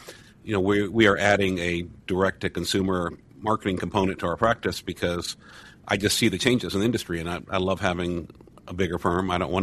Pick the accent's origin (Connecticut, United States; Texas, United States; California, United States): Texas, United States; Brownsville; And I was back in my hometown of Brownsville, where the Mexican food is so good.